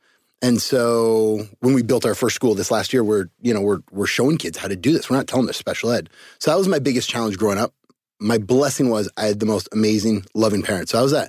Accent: Cupertino, California, United States; born there; So I was born in Cupertino, California, home of Apple Computers.

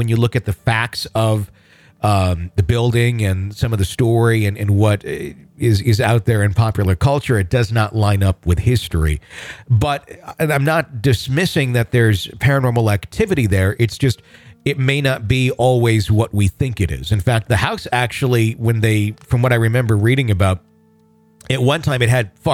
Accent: Massachusetts, United States; I grew up Wiccan and always have been sensitive to spirits. Growing up in Massachusetts has certainly given me enough stories to fill several books

